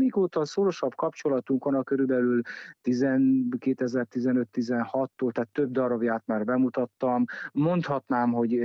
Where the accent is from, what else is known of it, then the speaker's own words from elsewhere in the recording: Transylvania, Romania; amiért engem érdekel erdélyi magyarként az, hogy egy felkiáltó jel legyen, egy intőjel az, hogy végülis hová juthatunk, milyen sorsra juthatunk mi is erdélyi magyarok